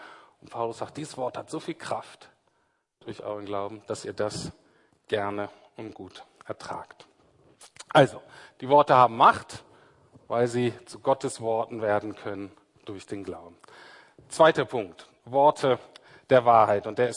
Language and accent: German; Berlin, Germany; dass die eine ganz andere Sensibilität anscheinend haben als ich als Berliner.